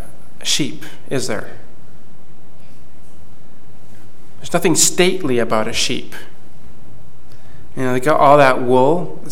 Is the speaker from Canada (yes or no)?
yes; Canada; I was proud to tell people that I was from Canada.